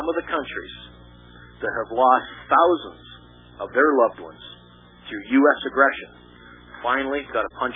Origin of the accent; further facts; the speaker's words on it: Canada; Okay, I'm a Canadian, and I listen to the American channels.